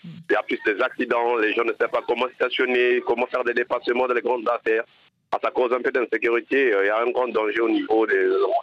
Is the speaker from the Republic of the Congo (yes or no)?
yes; Republic of the Congo; Chez nous, au Congo-Brazzaville, depuis 2000 à nos jours, les permis s'achètent maintenant.